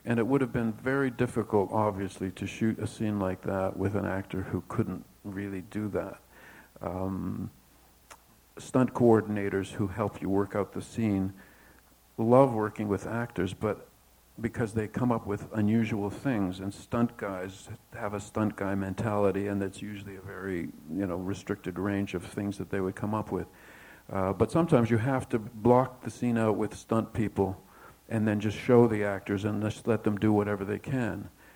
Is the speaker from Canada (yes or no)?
yes; Toronto, Ontario, Canada; we grew up in Toronto.